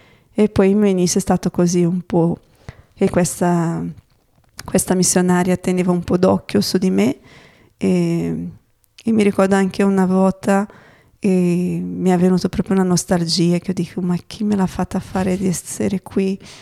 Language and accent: Italian; Brazil; Italian is a second language; now in Italy; in Bahia, il mio desiderio era andare lì, almeno sei un po' più lontana da casa, però sono nella mia terra, no?